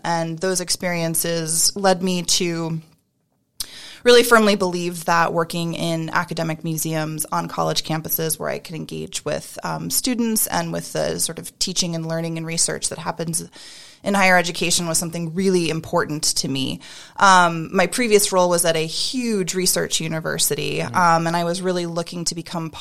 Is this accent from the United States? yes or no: yes; New England, United States; I grew up in New England and spent a lot of summers in Maine and had regularly visited the museum growing up.